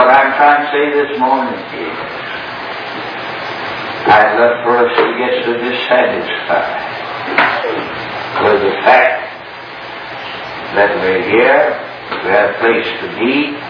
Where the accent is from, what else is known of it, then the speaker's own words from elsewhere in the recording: Houston, Texas, United States; I grew up in Houston, Texas, in the last few years.